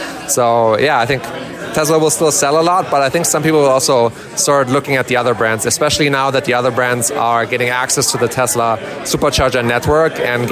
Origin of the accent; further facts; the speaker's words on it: Germany; accent: German; You might hear my German accent there in the background.